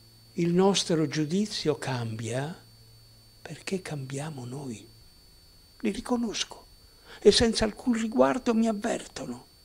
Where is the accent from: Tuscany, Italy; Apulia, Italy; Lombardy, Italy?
Lombardy, Italy; Bergamo; born there; Sono nato a Bergamo e non a Treviglio, come pensano e scrivono in molti. E per me Bergamo non è semplicemente una città lombarda.